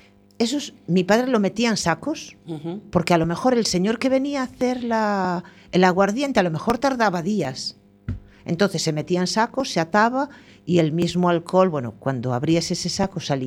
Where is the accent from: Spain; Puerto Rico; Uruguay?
Spain; Galicia; como buenos gallegos no queremos tirar nada